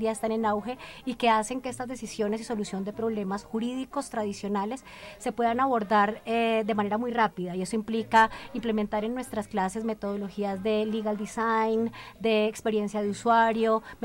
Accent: Colombia; como colombianos tenemos una gran responsabilidad en este tema de las tecnologías emergentes

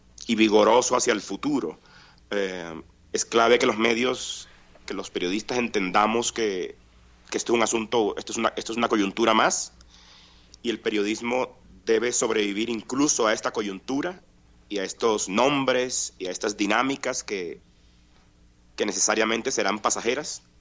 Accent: Colombia; also born or lived in Venezuela; Yo mismo soy un colombiano emigrado que vivió en Venezuela y que hace unos años volvió a su país

